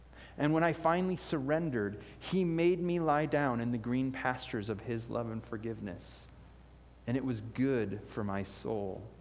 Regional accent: Illinois, United States; which was really interesting because I was from Illinois

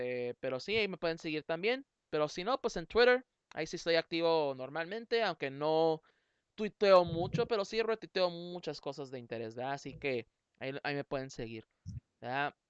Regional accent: Mexico; buena pregunta, porque somos mexicanos, ¿verdad?

